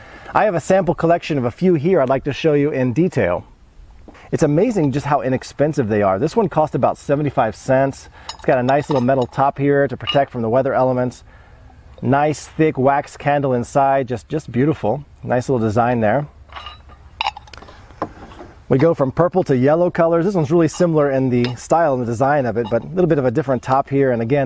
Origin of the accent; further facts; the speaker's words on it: Houston, Texas, United States; now in Poland; I had some Catholic friends growing up in Houston, and you know, I didn't see anything like this.